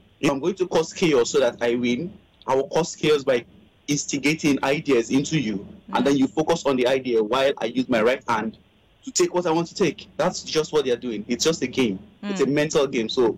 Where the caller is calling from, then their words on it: Saudi Arabia; I'm calling you from Saudi Arabia.